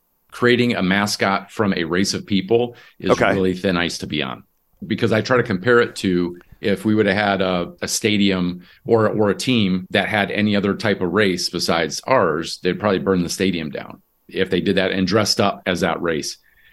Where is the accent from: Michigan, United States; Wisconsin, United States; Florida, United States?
Michigan, United States; born there; also born or lived in South Dakota / North Dakota / Mississippi; So even though I was born in Michigan and that's where my tribe is in my home community, I grew up all over the country. So South Dakota, North Dakota, Mississippi.